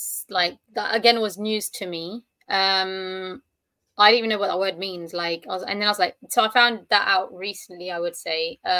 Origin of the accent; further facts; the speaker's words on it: United Kingdom; parents were born in Pakistan, unfortunately, I have to say Pakistani background, but I see myself as British. I only have nationality of Britain.